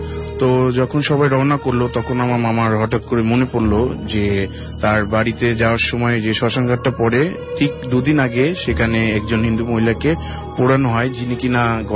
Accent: Dhaka, Dhaka Division, Bangladesh; মগবাজার ডাক্তারগুলি থেকে।

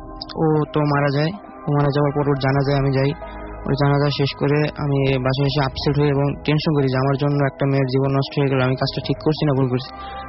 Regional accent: Dhaka, Dhaka Division, Bangladesh; আমি মিরপুর 2 নম্বর থেকে এসেছি।

